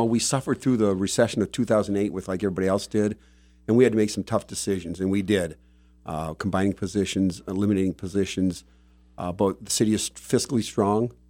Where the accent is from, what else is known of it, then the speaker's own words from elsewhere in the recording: St. Clair, United States; Well, I was born and raised in St. Clair. I love St. Clair.